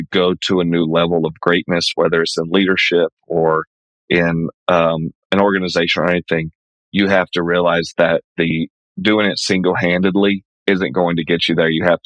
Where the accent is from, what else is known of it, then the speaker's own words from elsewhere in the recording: Louisiana, United States; now in New York, United States; I'm originally from Louisiana, moved to New York back in 2017.